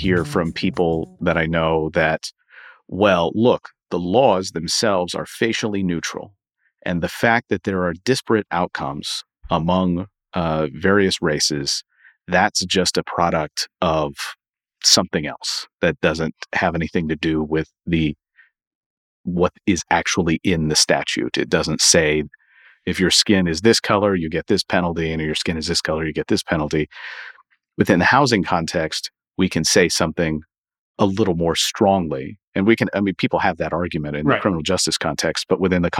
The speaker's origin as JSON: {"language": "English", "town": "Louisville", "region": "Kentucky", "country": "United States", "tie": "born or raised there", "said": "Yeah, Louisville, my hometown, went to the U.S. Supreme Court over protective covenants to keep Black people out of white neighborhoods."}